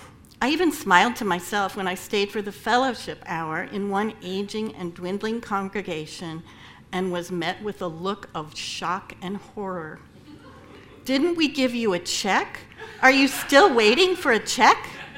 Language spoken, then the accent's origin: English; Midwest, United States; as a newcomer to New England, born and raised in the Midwest